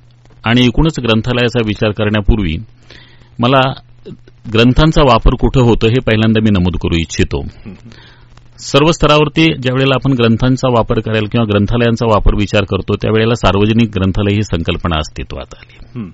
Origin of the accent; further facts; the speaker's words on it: Sawantwadi, Maharashtra, India; मी मूळतः सावंतवाडीचा